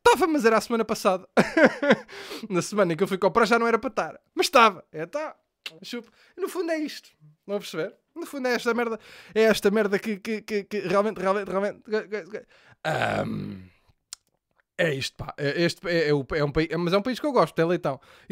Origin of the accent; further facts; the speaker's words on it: Lisbon, Portugal; Eu nasci e cresci em Chelas, mas putz, nasci e cresci.